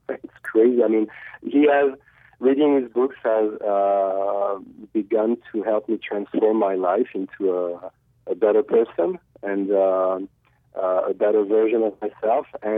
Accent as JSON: {"language": "English", "town": "Arras", "region": "Hauts-de-France", "country": "France", "tie": "born or raised there", "said": "is Arras in the north of France."}